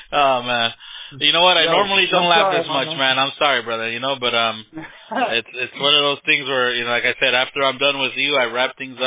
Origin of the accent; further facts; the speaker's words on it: Lynwood, California, United States; I was born and raised in Linwood. Not sure you're familiar with Linwood. It's right next to Compton, Watts, South Central LA.